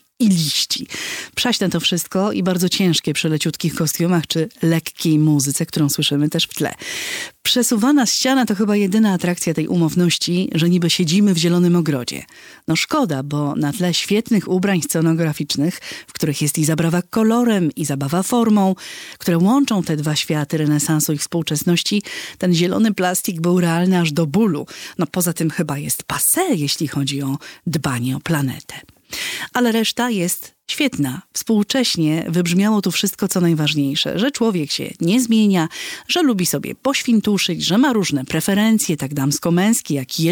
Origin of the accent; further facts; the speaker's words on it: Łomża, Podlaskie Voivodeship, Poland; Ja go zapamiętam, bo oboje jesteśmy z Łomży.